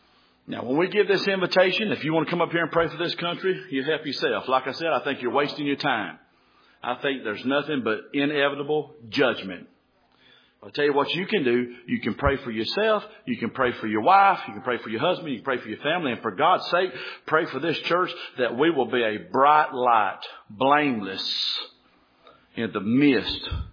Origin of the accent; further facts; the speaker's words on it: United States; born there; I'm glad I'm born in America. I'm glad I'm an American.